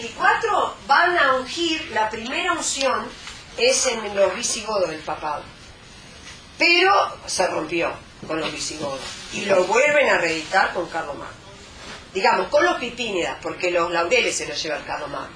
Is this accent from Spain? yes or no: no; Argentina; Después de Estados Unidos somos nosotros, los argentinos.